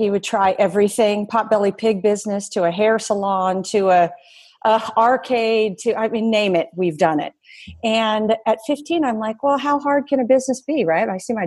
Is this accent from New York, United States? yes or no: no; Oklahoma, United States; I'm from Oklahoma originally, so go Horns, huh?